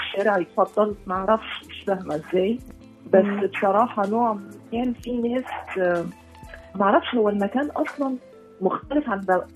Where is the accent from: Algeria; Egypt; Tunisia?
Egypt; moved away; انا من مصر بس عايشه بره